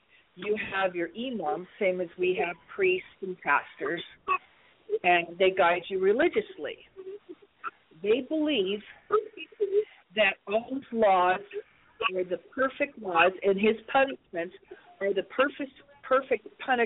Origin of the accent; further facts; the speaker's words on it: United States; I'm an American. I believe in freedom.